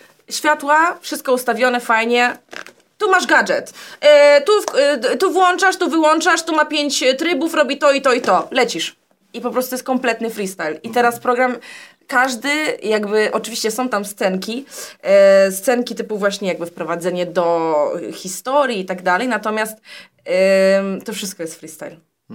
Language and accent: Polish; Jelenia Góra, Lower Silesian Voivodeship, Poland; ile czasu zajmie mi w Polsce, jestem z Jeleni